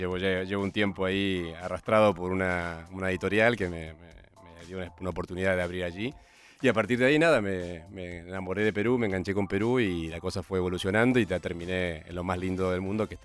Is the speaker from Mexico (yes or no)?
no; Argentina; podés decir sin vergüenza soy argentino y la gente mira con ¡ay, qué bueno!